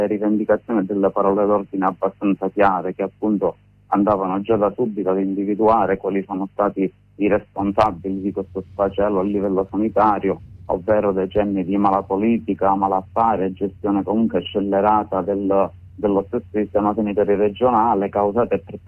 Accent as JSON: {"language": "Italian", "region": "Calabria", "country": "Italy", "said": "Sono calabrese."}